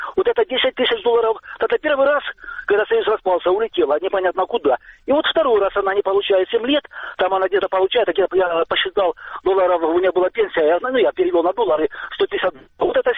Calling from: Stakhanov, Luhansk Oblast, Ukraine; Это Стаханов.

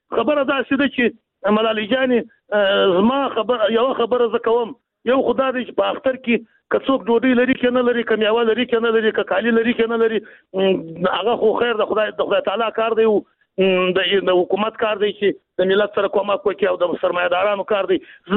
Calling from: Jowzjan, Afghanistan; هم د جوزجان څخه

